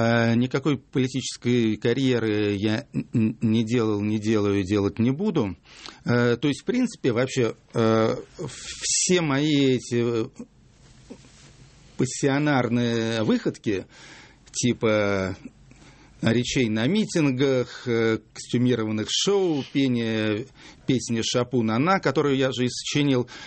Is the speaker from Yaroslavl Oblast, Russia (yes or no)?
yes; Yaroslavl, Yaroslavl Oblast, Russia; А я хоть и уроженец города Ярославля, но, к сожалению, утратил уже довольно давно связь с нашей славной провинцией